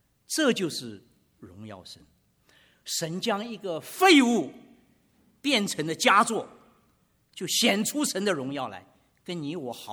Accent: China; 爱你所不爱的人容易吗？我想这个答案很简单，是不容易的，而且是不可能的事情，特别是在我们中国人的身上

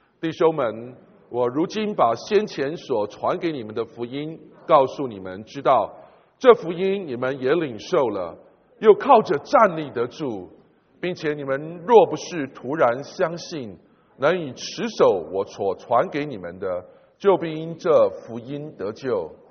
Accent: China; 大概我们中国人对忌讳这个字，讲到死都好像不是好消息

